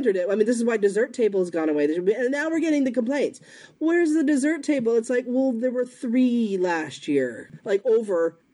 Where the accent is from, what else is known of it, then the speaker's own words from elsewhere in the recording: Canada; And I tipped him anyway, because I'm so Canadian.